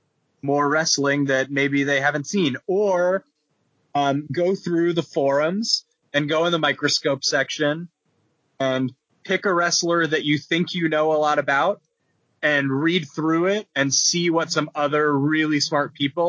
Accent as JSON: {"language": "English", "town": "Cleveland", "region": "Ohio", "country": "United States", "said": "So I'm from Cleveland, Ohio, and all of the New York scenes in the Avengers movies are filmed in Cleveland."}